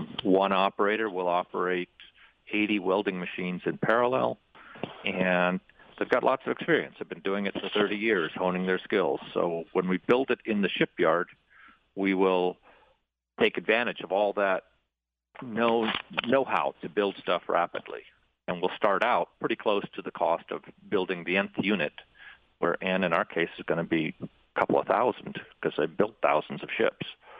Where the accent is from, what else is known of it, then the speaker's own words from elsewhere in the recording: Norway; In fact, I come from Norway.